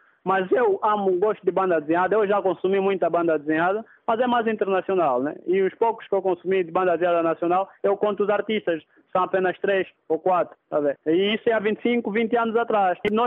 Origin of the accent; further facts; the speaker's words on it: Angola; nós devemos saber que antes disso somos angolanos